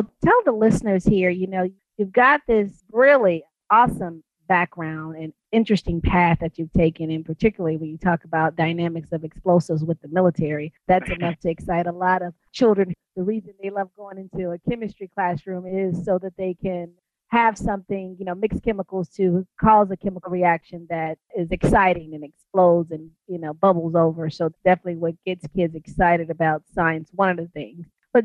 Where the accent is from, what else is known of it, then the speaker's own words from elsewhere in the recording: Cleveland, Mississippi, United States; also born or lived in Detroit; born in Detroit, but I was raised in Mississippi, in the Delta, Cleveland, Mississippi.